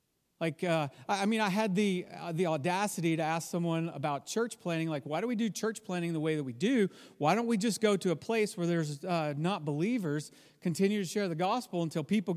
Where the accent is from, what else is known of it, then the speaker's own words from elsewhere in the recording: Texas, United States; Now, I grew up in Texas. Everyone believes that they believe. Everyone believes that they're Christian. There's churches on literally every corner.